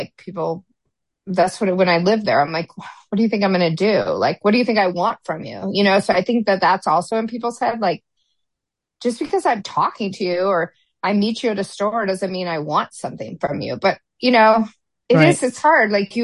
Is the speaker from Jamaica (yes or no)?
no; Midwest, United States; So like I came from the Midwest where I'm like, hi, everybody.